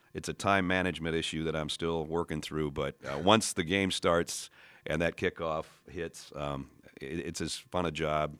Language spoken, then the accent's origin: English; Minnesota, United States; moved away as an adult; now in Georgia, United States; and I grew up in Minnesota. Lived here until I was 24 or 25 before I moved to Georgia, so I've been there for 32 years now, but still good to come home.